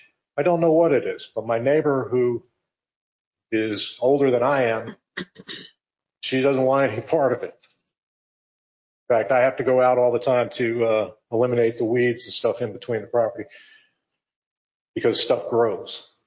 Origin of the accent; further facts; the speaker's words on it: New York, United States; growing up where I grew up in New York, you don't put anything that you value close to or adjacent to somebody else's property